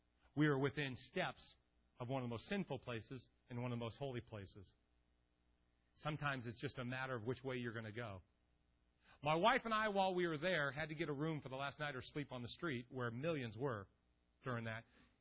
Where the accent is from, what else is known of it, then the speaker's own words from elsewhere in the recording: Port Huron, Michigan, United States; And we're like, hey, we're from Port Huron.